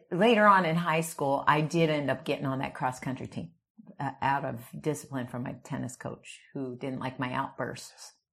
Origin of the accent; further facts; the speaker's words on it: Phoenix, Arizona, United States; I born and raised in Phoenix, Arizona. Grew up in the central part of Phoenix now. Wasn't at the time, was pretty much north end of Phoenix. But in that Metro Center area, went to Cortez High School.